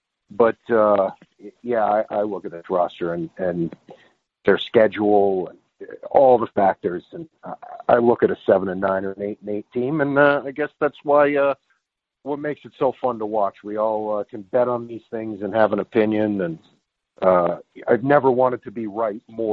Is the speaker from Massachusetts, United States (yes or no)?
yes; Massachusetts, United States; Well, I'm from Central Massachusetts originally, and I was getting texts of links from stories in, you know, Massachusetts media.